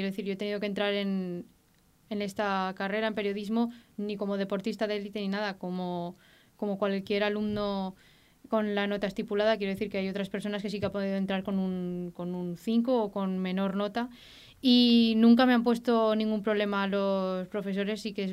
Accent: Aragon, Spain; yo había estado desde los 4 a los 10 años practicando jota, como buena aragonesa

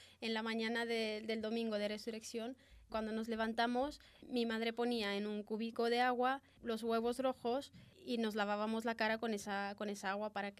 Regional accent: Brăila, Brăila County, Romania; Spanish is a second language; Yo vengo de Braila, una ciudad a 200 kilómetros de la capital, y nosotros celebramos el día 15 de agosto el Día de la Marina o Santa María.

